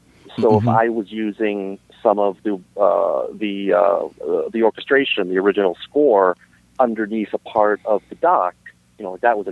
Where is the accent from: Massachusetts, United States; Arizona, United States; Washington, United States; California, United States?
Massachusetts, United States; Springfield; I mean, we grew up together in Springfield, Massachusetts, where I still reside.